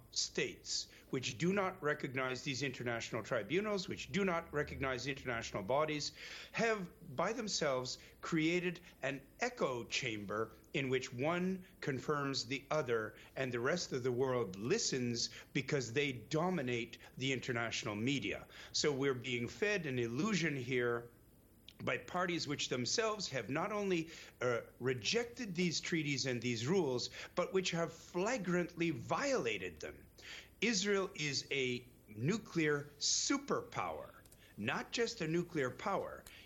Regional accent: Canada; There is a nuclear power plant less than 1 hour's drive from my hometown. Nobody asked Canada what we were going to do with our nuclear power plants.

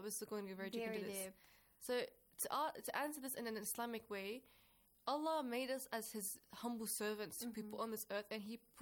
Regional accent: Australia; born there; I was born in Australia, I have a child

